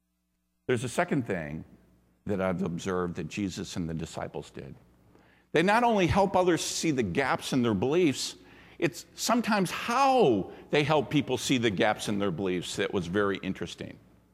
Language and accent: English; Singapore; or since I was from Singapore, I'd like to say the Singaporeans, because they're polytheist as well.